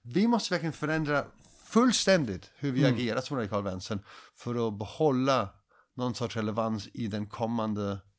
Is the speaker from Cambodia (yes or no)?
yes; Cambodia; Swedish is a second language; moved away; när jag var 6 såg jag det hemma i Kambodja.